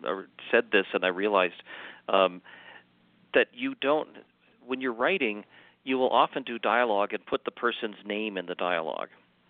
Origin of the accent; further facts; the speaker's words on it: Wisconsin, United States; although you will notice certain localisms when I come from Wisconsin, so I go back home sometimes